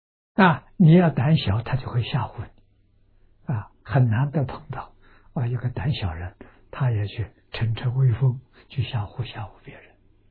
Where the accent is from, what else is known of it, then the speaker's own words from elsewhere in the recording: Lujiang, Anhui, China; now in Australia; 我住在澳洲的时候，我们家乡城隍，庐江县的城隍，